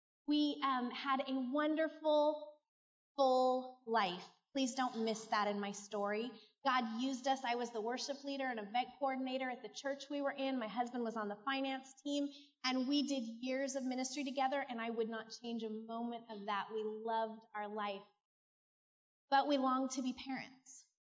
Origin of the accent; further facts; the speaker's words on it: Newcastle, California, United States; And I was born and raised in Newcastle, California, the only child of two teachers.